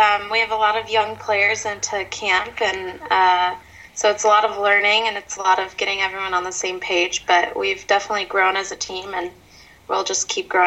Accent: Chicago, Illinois, United States; I like my hometown. My family's still here, and I'm just very lucky that where we play, it's practically in my backyard. So I am very happy I'm at Chicago

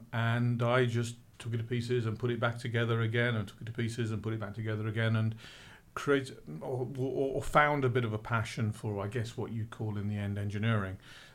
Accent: Stratford-upon-Avon, West Midlands, United Kingdom; Stratford-on-Avon is where I consider my hometown. My mother still lives there, lived in the same house for the last 60 years.

